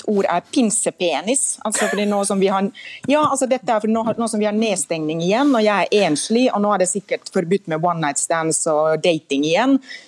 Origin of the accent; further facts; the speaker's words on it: Finland; Norwegian is a second language; now in Norway; Men i mitt hjemland Finland, som er tross alt liksom alkoholikernes land